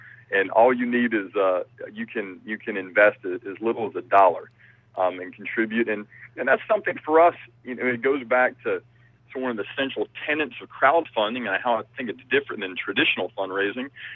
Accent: Alabama, United States; let's say in my hometown in Alabama, where I grew up

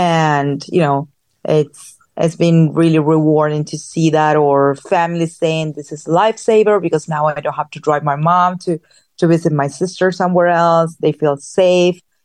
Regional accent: Argentina; As I mentioned before, I'm from Argentina. I was born and raised there.

